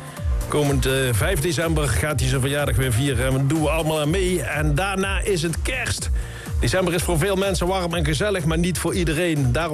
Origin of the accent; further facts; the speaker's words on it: Netherlands; ja, we zijn Nederlanders